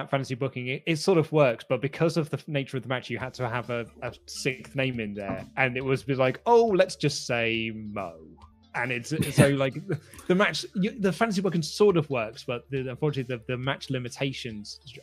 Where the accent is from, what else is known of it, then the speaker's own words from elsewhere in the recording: Scotland, United Kingdom; No ill feelings towards Drew. I am Scottish.